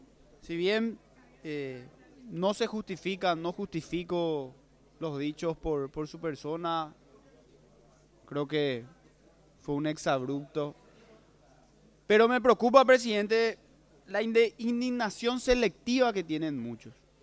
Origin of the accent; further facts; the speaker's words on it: Paraguay; Y nosotros como paraguayos